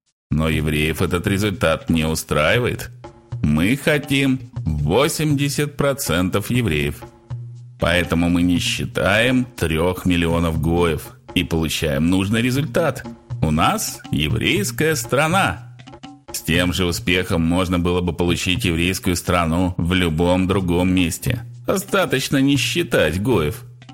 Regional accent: Akademgorodok, Novosibirsk Oblast, Russia; 1968 году я писал на стенах моего родного города Академгородка «Руки прочь от Чехословакии».

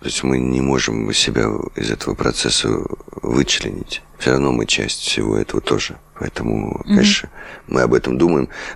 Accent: Moscow, Russia; я родился в Москве, везде написано так.

